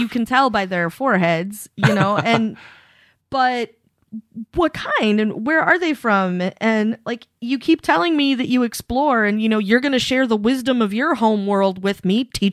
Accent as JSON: {"language": "English", "region": "Oregon", "country": "United States", "said": "I'm from Eastern Oregon, where people really do go fishing."}